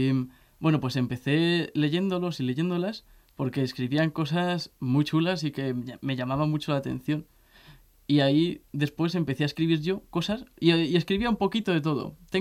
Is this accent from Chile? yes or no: no; Bujarrabal, Castilla-La Mancha, Spain; En Bujarrabal, mi pueblo, vivimos alrededor de 30 personas todo el año. Y en verano suelen venir gente de Madrid o de otros sitios a veranear. Y somos pedanía de Sigüenza, uh-huh. Que está en Guadalajara.